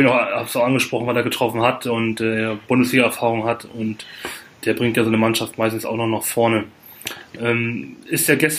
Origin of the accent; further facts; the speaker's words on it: Lübeck, Schleswig-Holstein, Germany; Für mich als Nicht-Hamburger ist es, also ich komme aus Lübeck